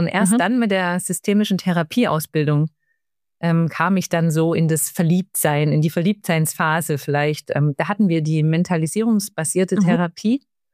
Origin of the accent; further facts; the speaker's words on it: Stuttgart, Baden-Württemberg, Germany; Ich komme aus Stuttgart, bei Stuttgart.